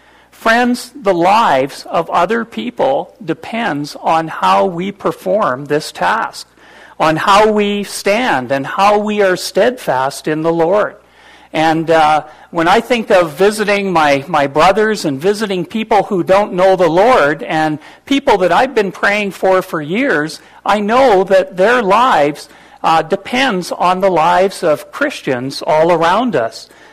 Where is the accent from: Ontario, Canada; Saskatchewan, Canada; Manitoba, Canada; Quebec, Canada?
Manitoba, Canada; Brandon; You know, every time I go back to my hometown, Brandon, there used to be two old churches